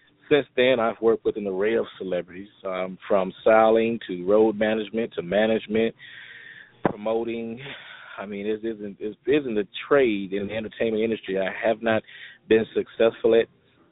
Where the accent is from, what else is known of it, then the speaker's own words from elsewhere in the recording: Dallas, Texas, United States; also born or lived in Savannah, United States; I was raised up in Dallas, over in South Oak Cliff, so I loved it. D-Town, or DFW, Funky Town, as they call it. Funky Town, I like Dallas. I was raised in Savannah, Georgia, single-parent home, by my mother